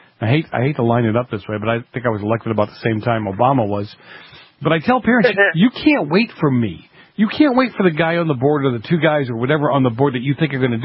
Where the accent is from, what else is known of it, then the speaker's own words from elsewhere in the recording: East Coast, United States; growing up in the East Coast, career tech ed was something here that they weren't taking seriously.